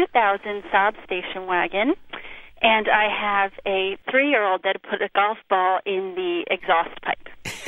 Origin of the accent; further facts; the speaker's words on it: New Vernon, New Jersey, United States; From New Vernon, New Jersey.